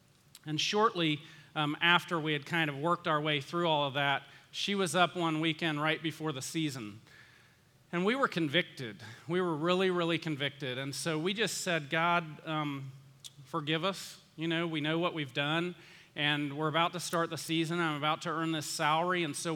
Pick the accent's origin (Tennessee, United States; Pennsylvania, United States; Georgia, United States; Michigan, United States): Georgia, United States; Valdosta; I grew up in Valdosta, Georgia. Manhattan and Valdosta, opposite ends of the spectrum.